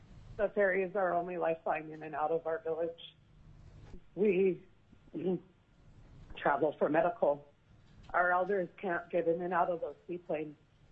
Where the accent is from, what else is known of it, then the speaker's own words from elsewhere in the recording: Angoon, Alaska, United States; from Angoon. I support the ferry.